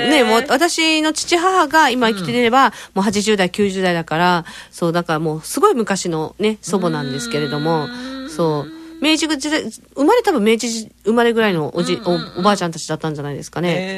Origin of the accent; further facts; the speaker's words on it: Okinawa, Japan; 豚はね、逆にね、沖縄出身なんで、もう豚しか食べてなかったんですよ